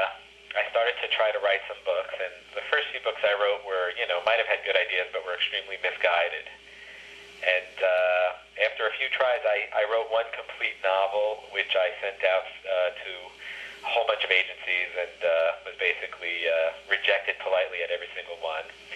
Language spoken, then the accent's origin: English; New York City, New York, United States; I come from New York City. We're sort of raised not to bother someone.